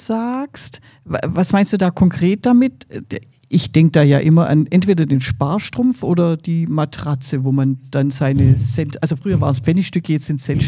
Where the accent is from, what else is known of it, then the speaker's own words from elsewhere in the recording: Baden-Württemberg, Germany; Ich als Schwäbin tick da natürlich ganz anders.